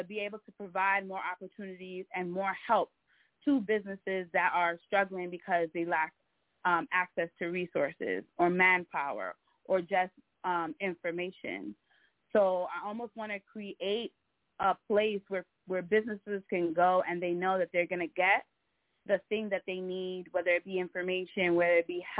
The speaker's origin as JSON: {"language": "English", "town": "Brooklyn", "region": "New York", "country": "United States", "said": "I'm from Brooklyn."}